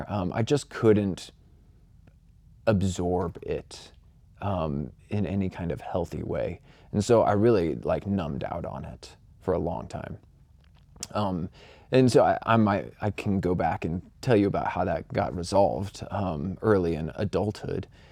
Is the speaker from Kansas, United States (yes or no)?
yes; Manhattan, Kansas, United States; born there; also born or lived in Columbia, Missouri / Fort Collins, Colorado; So I was born in Manhattan, Kansas.